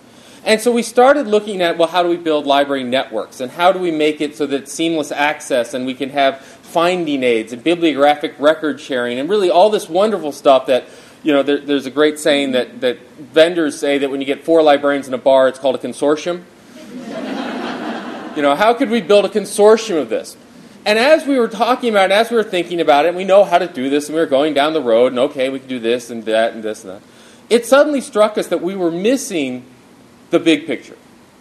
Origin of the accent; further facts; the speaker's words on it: Syracuse, New York, United States; I'm from Syracuse and Syracuse University, where we've had our first snowfall.